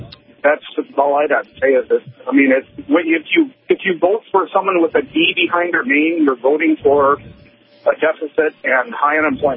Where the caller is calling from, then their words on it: Williston, North Dakota, United States; Williston.